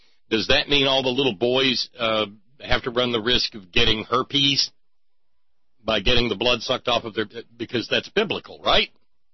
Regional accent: Alabama, United States; I was born and raised in Alabama, and I have no idea where Walsboro is.

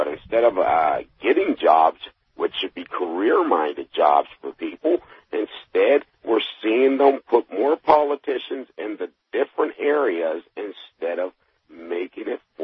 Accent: Pittsburgh, Pennsylvania, United States; Remember at one time, even when I grew up in Pittsburgh on the south side, I remembered how they used to dig up the streets to put the new pipes in.

